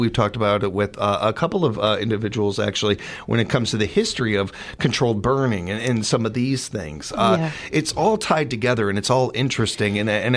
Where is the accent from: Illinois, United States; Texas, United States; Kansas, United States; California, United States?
Illinois, United States; Chicago; as a kid growing up in Chicago, one of the first stories you hear is the Chicago Fire